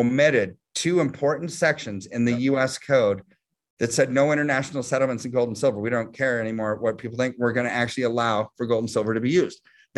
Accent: United States; I hate to say it because I'm American and I want the dollar to be strong

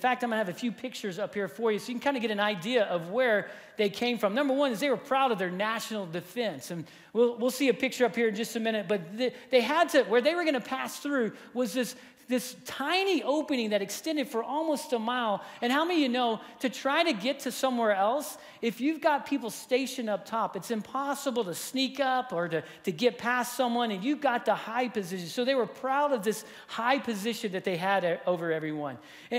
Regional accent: Texas City, Texas, United States; I grew up in Texas City, Texas. You don't get more Texan than that, right? That's where I grew up.

